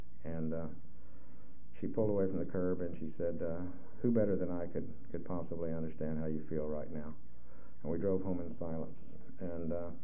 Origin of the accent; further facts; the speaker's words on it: Wichita, Kansas, United States; I was born in September of 1938 in Wichita, Kansas, and grew up in an alcoholic family.